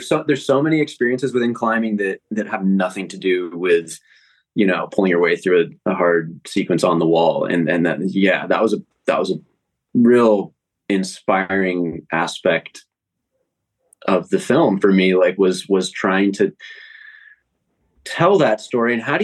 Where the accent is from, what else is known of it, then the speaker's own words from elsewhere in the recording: San Diego, California, United States; now in Los Angeles, United States; when I grew up in San Diego, it was a 6-hour drive. Now I'm in LA, it's a 4-hour drive, give or take.